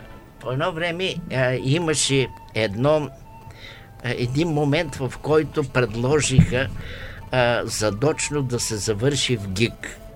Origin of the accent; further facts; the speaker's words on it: Stara Zagora Province, Bulgaria; Понеже аз съм от Казанлъшкия край, ами тогава цъфтяха розите, тогава розоварната ухаеше, цялото село миришеше на рози.